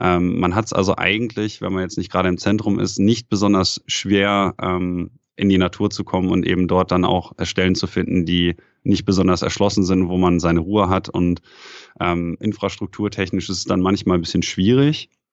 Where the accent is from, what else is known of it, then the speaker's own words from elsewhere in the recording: North Rhine-Westphalia, Germany; gerade wenn man im Ruhrpott aufwächst, teilweise nicht ganz so einfaches Pflaster, wo ich aufgewachsen bin, mit Kriminalität und dergleichen.